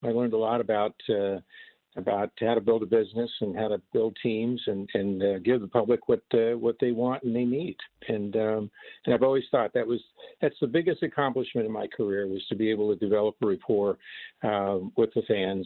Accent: Florida, United States; I've been a bat boy, you know, growing up in Florida in spring training.

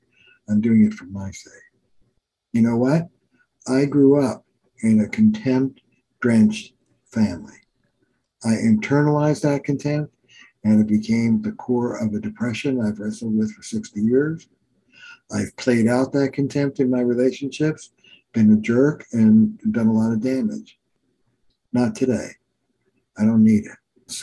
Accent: New York, United States; now in Boston, United States; So I'm in Boston, I'm a New Yorker, and Boston has, it's on record, the worst drivers in the country.

